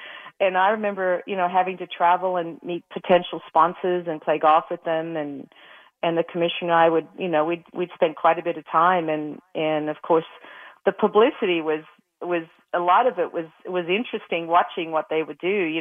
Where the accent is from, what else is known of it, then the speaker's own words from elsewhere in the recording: Australia; I came over from Australia and was ready to just, you know, knuckle down and play